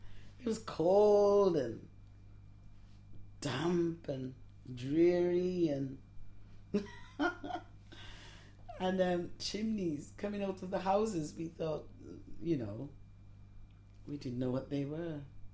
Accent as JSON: {"language": "English", "town": "Limekiln", "region": "Saint Kitts", "country": "St. Kitts & Nevis", "tie": "born or raised there", "also_born_or_lived": "Antigua", "said": "I was born in Antigua, and that's not very far away from St. Kitts. When I was 12, I went to St. Kitts with my mum. We lived in Limekiln. And I went to school in the village."}